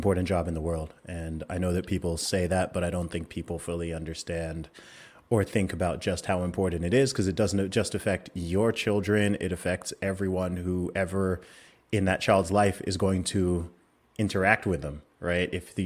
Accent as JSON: {"language": "English", "country": "Saudi Arabia", "tie": "born or raised there", "said": "I grew up in Saudi Arabia. So I lived there for 20 years, and my parents used to work over there. Both my parents are originally from Nigeria."}